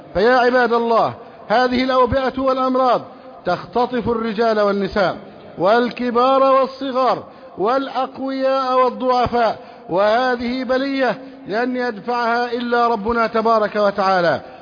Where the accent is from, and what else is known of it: Egypt